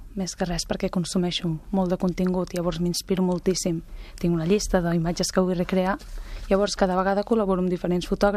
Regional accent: Llançà, Catalonia, Spain; De Llançà, al meu poble natal.

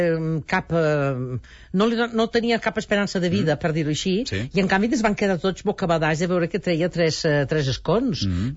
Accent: Valencian Community, Spain; que jo no puc entendre com a valenciana

